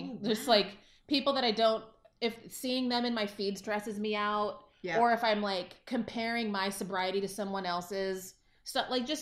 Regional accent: Texas, United States; I'm from Texas.

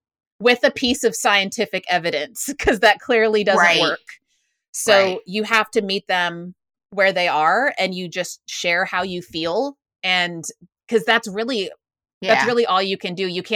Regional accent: Waco, Texas, United States; I'm from Waco, yeah. Texas. And I have a lot of, you know, friends and acquaintances from back home

